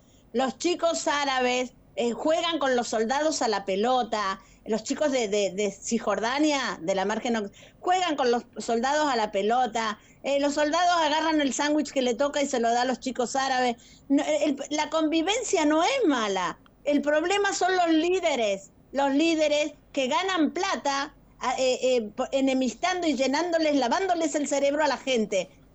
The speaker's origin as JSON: {"language": "Spanish", "region": "Mendoza", "country": "Argentina", "tie": "born or raised there", "said": "me crié en Mendoza, fui a la universidad en Mendoza, fui a la secundaria, fui a la escuela israelita, que es mi primaria. Y bueno, Mendoza es una parte de mi herencia argentina, porque me crié ahí."}